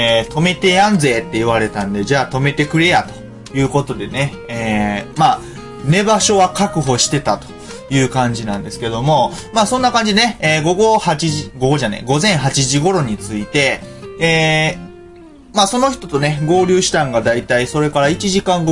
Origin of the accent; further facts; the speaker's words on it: Kansai, Japan; 僕ね、関西人なんですよ。近畿。関西出身で、関西住みで、まあ、国外に出たことのない人間なんですね。